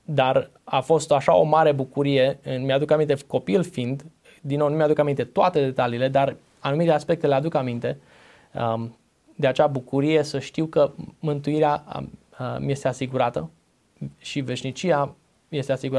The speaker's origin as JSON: {"language": "Romanian", "town": "Oradea", "region": "Bihor County", "country": "Romania", "tie": "born or raised there", "said": "M-am născut în Oradea și am crescut în biserica, se numea de atunci Biserica numărul 2, de pe Simeon Bărnuțiu."}